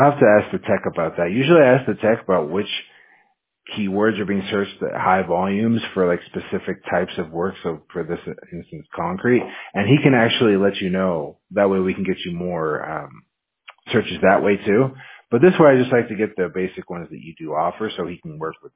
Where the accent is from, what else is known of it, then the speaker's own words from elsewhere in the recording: Washington, United States; Yeah, I'm from Washington State, so I'm used to the cold.